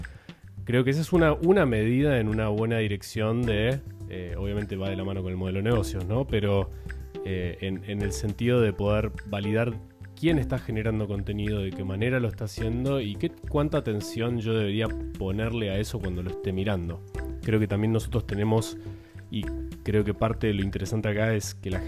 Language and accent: Spanish; Argentina; Soy argentino, por eso tiro esta analogía.